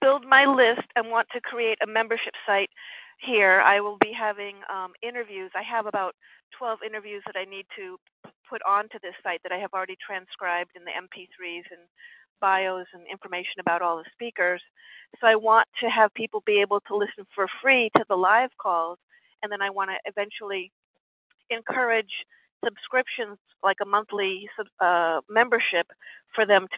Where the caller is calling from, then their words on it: Connecticut, United States; I'm calling from Connecticut